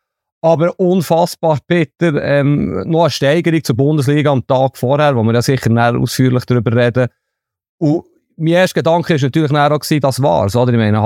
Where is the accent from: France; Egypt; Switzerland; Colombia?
Switzerland; Bern; ich bin in Bern aufgewachsen